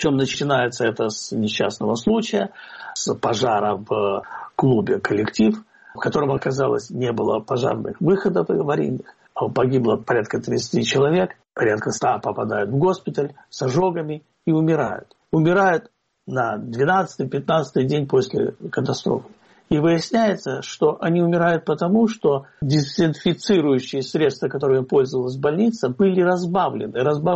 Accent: Kyiv, Ukraine; А я всегда, как киевлянин, вспоминаю, что 2 недели после того, как случилась Чернобыльская авария

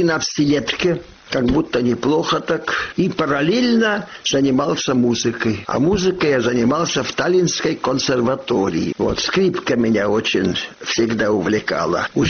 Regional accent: Tallinn, Harju County, Estonia; also born or lived in Tartu; Мы жили в Тарту. Там я родился, в Тарту. Это большой университетский город. И там я родился в 19-м году. Но отец через 4 года после моего рождения переехал в Таллин.

